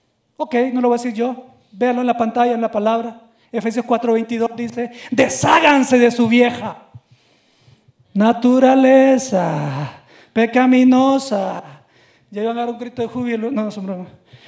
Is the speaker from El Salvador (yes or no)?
yes; El Salvador; como me dicen en mi país, El Salvador